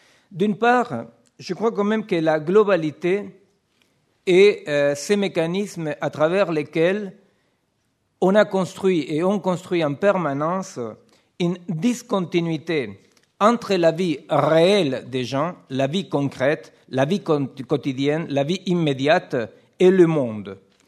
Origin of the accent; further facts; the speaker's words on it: Argentina; je suis argentin, bien qu'un habitant depuis très longtemps, depuis mon exil en France, je suis argentin.